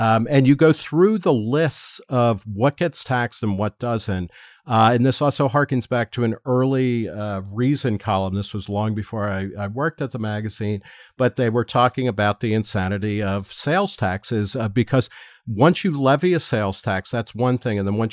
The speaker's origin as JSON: {"language": "English", "region": "New Jersey", "country": "United States", "tie": "born or raised there", "said": "And I immediately repaired to the latest update of my home state of New Jersey, which in 2008 clarified what it charges sales tax on."}